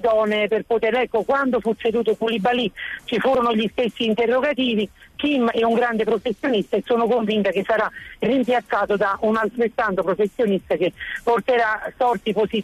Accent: Salerno, Campania, Italy; Io da salernitana e da tifosissima della Salernitana sono orgogliosa.

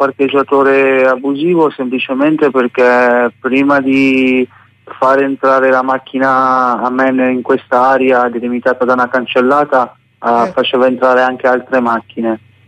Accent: Milan, Lombardy, Italy; born there; No, non sono napoletano, sono nato a Milano.

